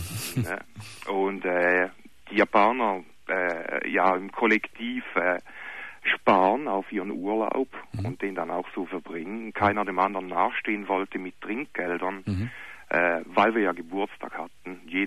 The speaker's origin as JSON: {"language": "German", "country": "Switzerland", "lives_now": "Germany", "said": "Ich bin Schweizer."}